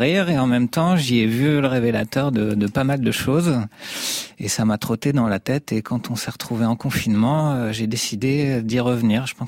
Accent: Normandy, France; Alors moi je viens de Basse-Normandie, près de Cherbourg, et je me suis confiné en Picardie

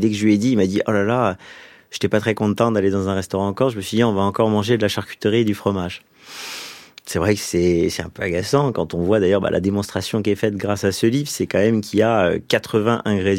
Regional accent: Corsica, France; Moi, je suis originaire, en fait, du Nord, pas loin de Bastia, en fait.

